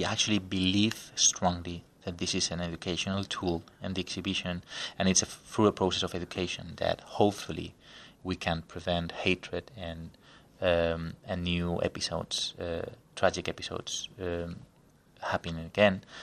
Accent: Spain; English is a second language; You know, we are Spaniards and we are from Spain, and also we felt that we don't have an Holocaust museum in Spain

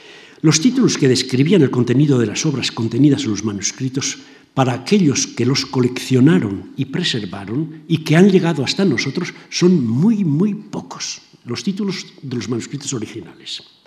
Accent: Spain; como somos los españoles y testarudos.

